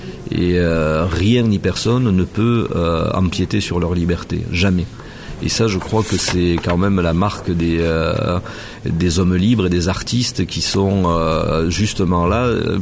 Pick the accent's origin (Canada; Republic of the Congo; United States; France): France; Aix-en-Provence, Provence-Alpes-Côte d'Azur; accent: southern French; also born or lived in Marseille; les gens auront remarqué à mon accent que je suis du Sud, je suis d'Aix-en-Provence et de Marseille.